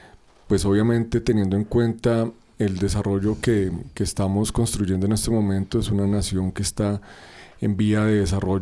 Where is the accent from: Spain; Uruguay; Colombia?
Colombia